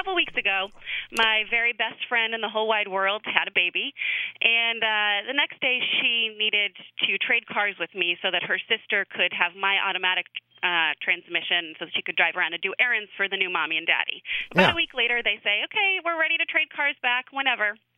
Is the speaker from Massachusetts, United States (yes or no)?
yes; Cambridge, Massachusetts, United States; Cambridge, Massachusetts.